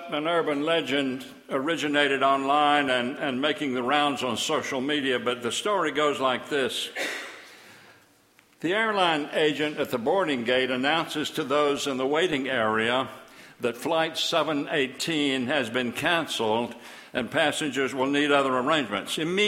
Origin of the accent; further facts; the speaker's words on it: Panama City, Florida, United States; I was born here in Panama City. Panama City is my hometown.